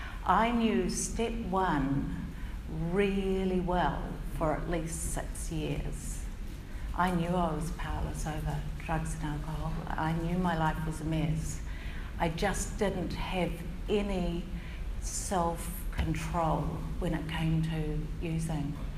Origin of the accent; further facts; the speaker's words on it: Auckland, New Zealand; I'm from Auckland and I'm over here for the weekend.